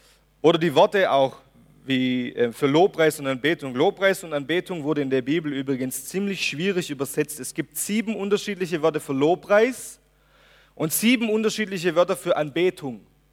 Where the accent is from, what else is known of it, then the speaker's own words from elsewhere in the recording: Germany; So schwer uns das vielleicht als Deutscher auch so fällt.